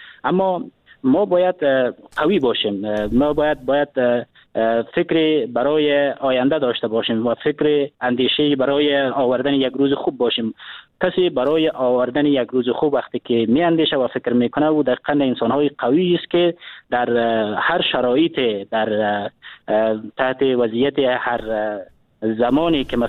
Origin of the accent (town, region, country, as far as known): Afghanistan